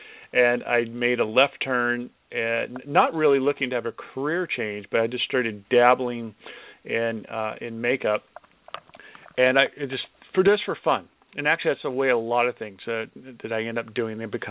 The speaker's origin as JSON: {"language": "English", "town": "Los Angeles", "region": "California", "country": "United States", "tie": "born or raised there", "said": "I was born in Los Angeles and spent most of my time there, at least from teenage years. And I lived in the city of Burbank, which is a small city within the county of Los Angeles."}